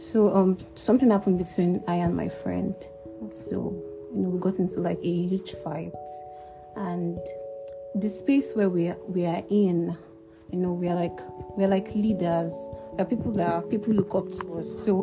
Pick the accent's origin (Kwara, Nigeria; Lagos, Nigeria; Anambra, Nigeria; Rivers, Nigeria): Anambra, Nigeria; Okay, I'm from Anambra State.